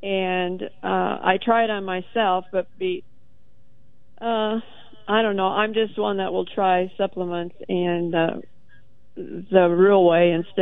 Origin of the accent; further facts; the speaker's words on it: South Dakota, United States; also born or lived in Washington; I grew up in South Dakota, and in Washington